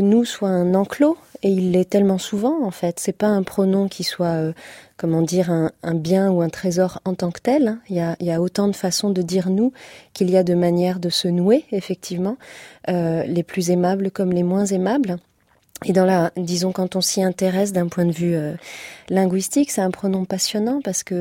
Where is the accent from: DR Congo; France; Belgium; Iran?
France; Nantes, Pays de la Loire; c'est un toponyme très très fréquent à côté de Nantes, là d'où je viens.